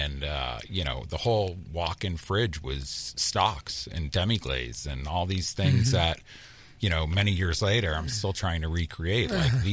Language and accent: English; Cape Cod, Massachusetts, United States; I mean, I'm from the Northeast. You know, there's no diversity really where I grew up. I grew up on Cape Cod. It was a bunch of fishermen, you know.